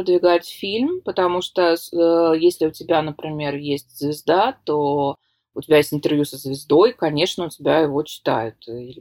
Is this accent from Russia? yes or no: yes; Saint Petersburg, Russia; Я говорю, из Санкт-Петербурга.